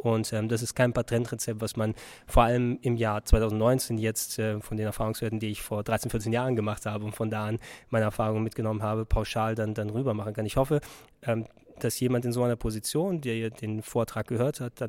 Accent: Hamburg, Germany; aber ich bin Hamburger Jung. Ne? Ich komme aus Norddeutschland und bin eher selten hier in diesen Gefilden unterwegs.

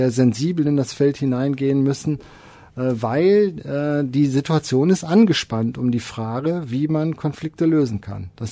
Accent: Essen, North Rhine-Westphalia, Germany; Ich bin in Essen aufgewachsen.

